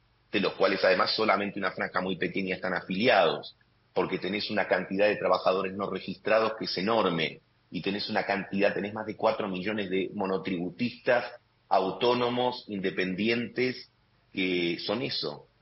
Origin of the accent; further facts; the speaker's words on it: Argentina; siendo nosotros argentinos